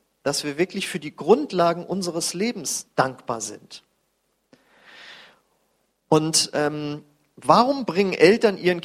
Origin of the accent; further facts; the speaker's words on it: North Sea coast, Germany; Ich komme noch aus der Zeit, ich komme ja von der Nordsee, wo regelmäßig die Düsenjets geflogen sind mit Überschall und es dauernd geknallt hat